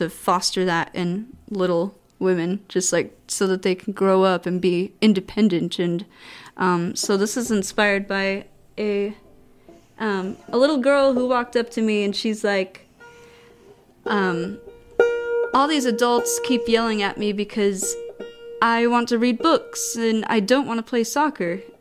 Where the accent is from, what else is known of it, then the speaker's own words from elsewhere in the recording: Michigan, United States; no, I'm from the North. I'm from Michigan. And I live in the middle of the country in a prairie land right now.